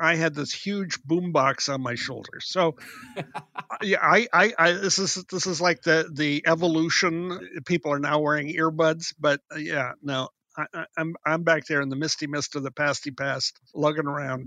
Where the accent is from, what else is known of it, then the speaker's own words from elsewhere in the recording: Midwest, United States; Both you and I grew up in the Midwest where we had the space to walk around with a boombox on our shoulder.